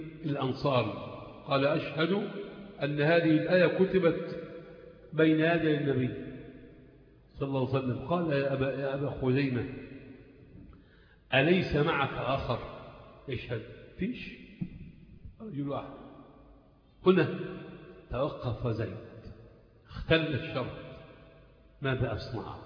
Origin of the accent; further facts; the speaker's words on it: Egypt; إحنا عندنا في مصر هنا الصعيد لهم إيه؟ لهجة